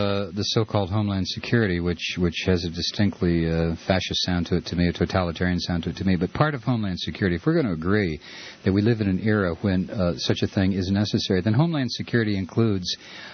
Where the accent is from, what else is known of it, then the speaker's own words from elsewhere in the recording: Toledo, Ohio, United States; There's several around my hometown, Toledo, Ohio.